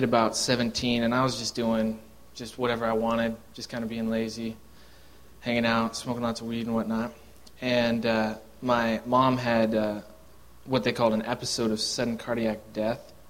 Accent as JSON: {"language": "English", "town": "Pullman", "region": "Washington", "country": "United States", "tie": "born or raised there", "said": "I grew up in Pullman, Washington, which is on the east side of the states where WSU's at."}